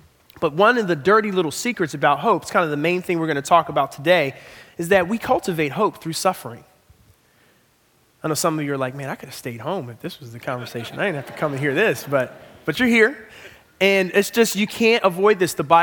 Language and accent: English; Philadelphia, Pennsylvania, United States; I'm from Philadelphia, and just one thing after another after another.